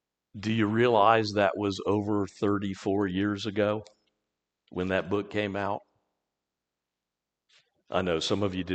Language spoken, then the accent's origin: English; Chesapeake Bay, United States; I grew up on the Chesapeake Bay.